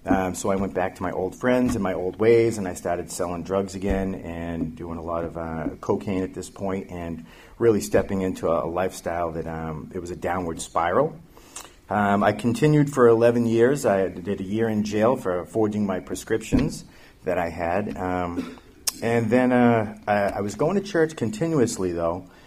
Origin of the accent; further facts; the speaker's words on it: Boston, Massachusetts, United States; I'm 47 years old. The first years of my life, I grew up in Boston in a very Catholic family.